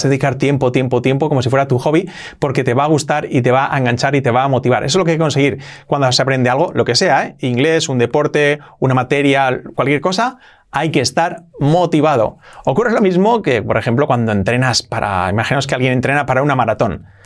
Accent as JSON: {"language": "Spanish", "region": "northern Spain", "country": "Spain", "said": "Nosotros somos de España. De hecho, somos de un pueblecito de 60 habitantes del norte de España."}